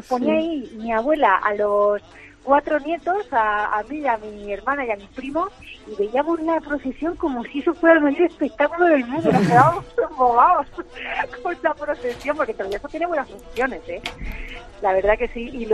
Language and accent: Spanish; Castilla-La Mancha, Spain; creo que soy manchega y hay muy poca gente que sepa cocina